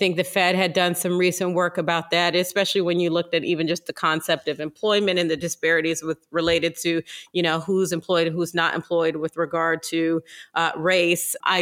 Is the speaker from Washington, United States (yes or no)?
no; Ohio, United States; now in New York, United States; I'm originally from Ohio and I had come to New York for a different job while I was in college.